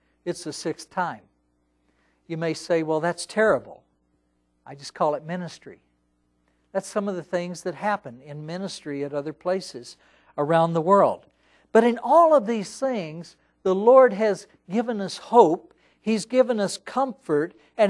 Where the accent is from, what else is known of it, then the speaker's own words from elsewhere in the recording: Texas, United States; I'm trying to learn Hebrew, and I was born and raised in Texas. I never really learned English.